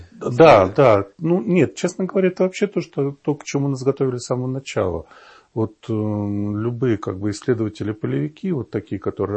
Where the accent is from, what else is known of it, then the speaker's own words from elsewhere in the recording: Saint Petersburg, Russia; Но вообще можно сказать, что я вырос в Эрмитаже. Я родом из Петербурга.